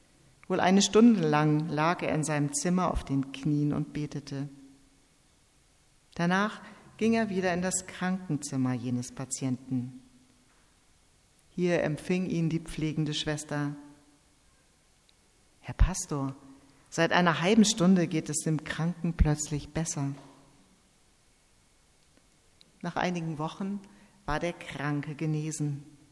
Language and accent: German; Bielefeld, North Rhine-Westphalia, Germany; Bethel bei Bielefeld, meiner Heimat.